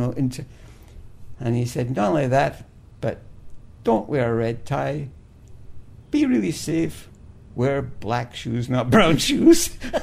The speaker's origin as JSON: {"language": "English", "town": "Glasgow", "region": "Scotland", "country": "United Kingdom", "said": "He first greeted me. I couldn't understand a word he said. And I said, I'm from Glasgow."}